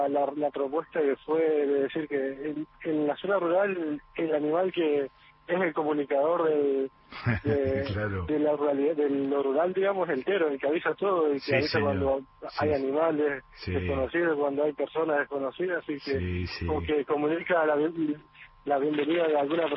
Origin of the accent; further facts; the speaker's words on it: Villa Ocampo, Santa Fe, Argentina; also born or lived in Rosario; Yo soy nacido y criado en Isleta Norte, digamos, donde está la radio